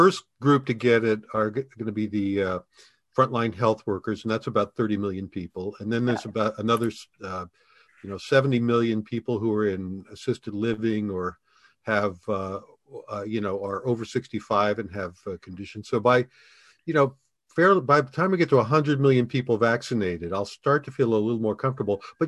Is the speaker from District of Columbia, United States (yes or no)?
yes; Washington, District of Columbia, United States; When I was a kid growing up in the Washington area, I was just fanatical.